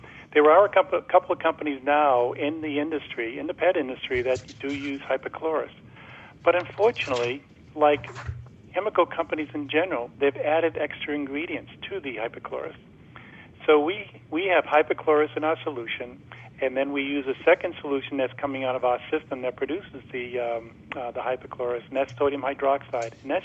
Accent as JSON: {"language": "English", "town": "Boston", "region": "Massachusetts", "country": "United States", "lives_now": "Florida, United States", "said": "Yes, I'm a Bostonian."}